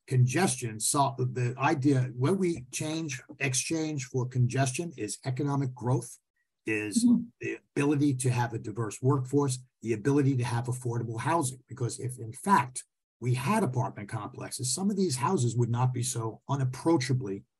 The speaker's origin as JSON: {"language": "English", "town": "Queens", "region": "New York", "country": "United States", "lives_now": "Nassau County, United States", "said": "I'm from Queens. I moved here to Nassau County. What's wrong with Queens?"}